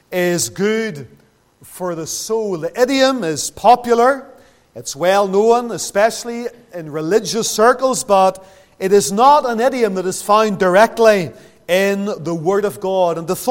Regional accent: Lisburn, Northern Ireland, United Kingdom; growing up in Lisburn

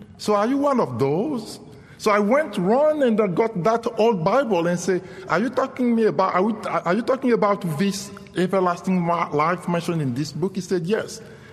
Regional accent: Côte d’Ivoire; I was born and raised in the Ivory Coast, West Africa, and like most of the children of my age, I grew up in the ancestral tradition of Africa

